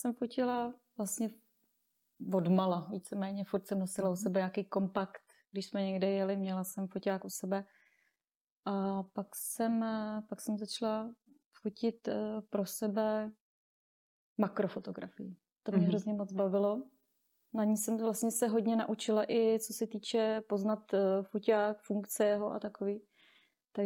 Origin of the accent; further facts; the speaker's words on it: Choceň, Pardubice Region, Czechia; Jsem z Chocně, kde působím, ale svatby fotím víceméně po celé České republice.